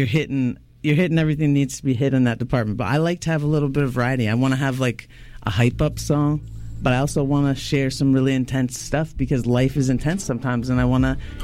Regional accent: London, Ontario, Canada; I'm originally from Ontario. I'm from London, Ontario.

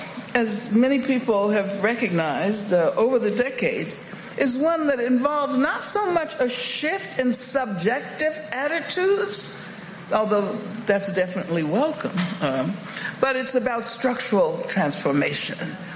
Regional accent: California, United States; I come from California, and most of the times I'm happy to say that I come from, California, first of all, I live in Oakland

